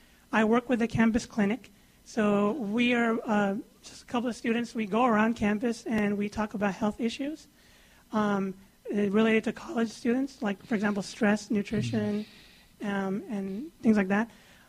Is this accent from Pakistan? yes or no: yes; Pakistan; born there; also born or lived in Saudi Arabia; I'm from the East. I was born in Pakistan, and I have lived in Saudi Arabia for a long time. I also consider myself from the West because I've been here for a while as well.